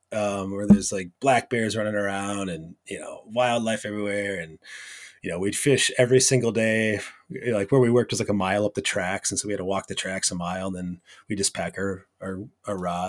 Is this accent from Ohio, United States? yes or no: no; Wisconsin, United States; yeah, and then I grew up in Wisconsin